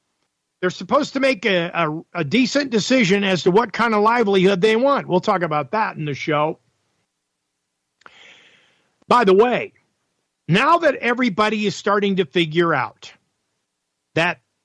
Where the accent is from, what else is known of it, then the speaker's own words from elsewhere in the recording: the South, United States; So I'm from the South.